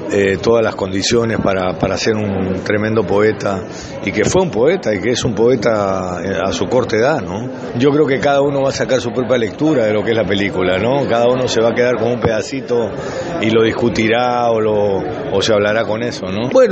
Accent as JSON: {"language": "Spanish", "country": "Peru", "said": "Yo creo que la cultura es la base de lo que nosotros como peruanos necesitamos"}